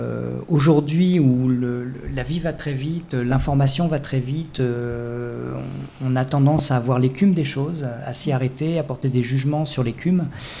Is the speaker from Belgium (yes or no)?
no; France; On est très sensible à ce qui se passe chez nous, en France